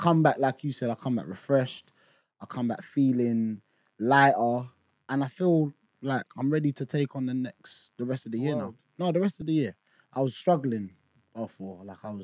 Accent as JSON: {"language": "English", "region": "London", "country": "United Kingdom", "said": "And we was like, oh, we're from London."}